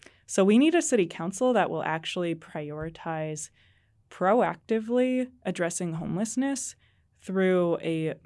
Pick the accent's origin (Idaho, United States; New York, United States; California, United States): California, United States; I grew up in the North State, and Chico has always been one of my homes.